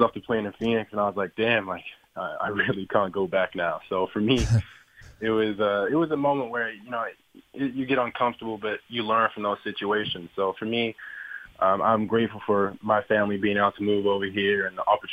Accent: Australia; growing up in Australia, it's a very safe place, very good to, like, raise kids and everything like

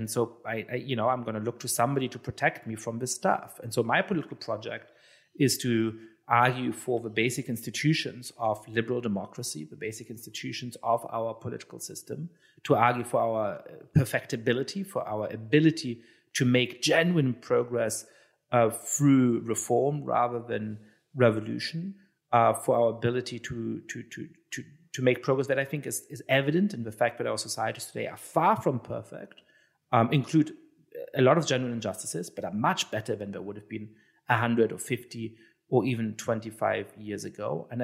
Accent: Germany; I'm Jewish and I grew up in Germany.

